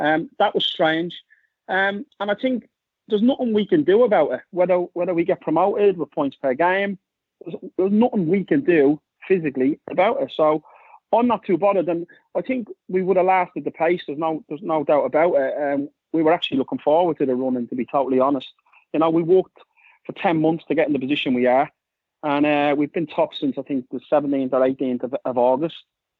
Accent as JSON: {"language": "English", "town": "Dublin", "region": "Leinster", "country": "Ireland", "moved": "yes", "lives_now": "United Kingdom", "said": "I'm from Ireland, from Dublin. Obviously, my family lived there."}